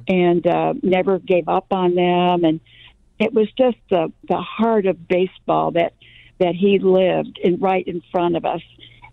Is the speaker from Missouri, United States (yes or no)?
yes; Kansas City, Missouri, United States; I said, well, I'm from Kansas City, Missouri, and I am a huge Royals fan.